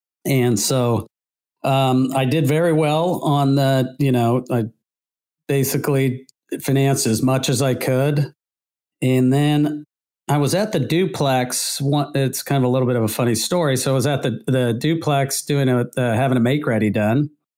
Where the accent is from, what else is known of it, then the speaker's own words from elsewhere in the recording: Seal Beach, California, United States; Yeah, so I grew up in Seal Beach, which is in Orange County. It's just south of Long Beach.